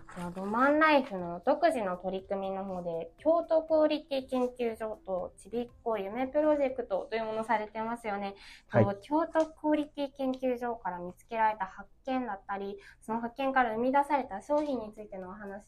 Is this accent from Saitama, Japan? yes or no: no; Yamaguchi, Japan; いや、私実は山口県出身です。